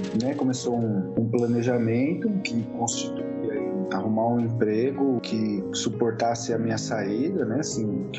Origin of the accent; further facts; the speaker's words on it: São Paulo, Brazil; Sou paulistano, nascido aqui em São Paulo.